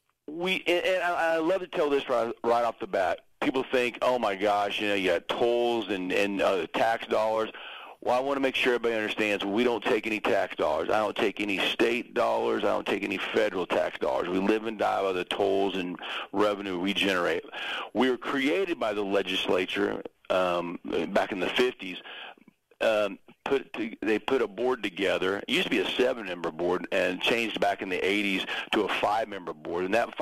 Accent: Kansas, United States; growing up in the Pratt Greensburg area, my dad lived in Greensburg

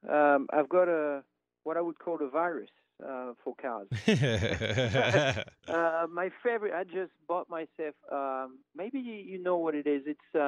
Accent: France; I grew up in France

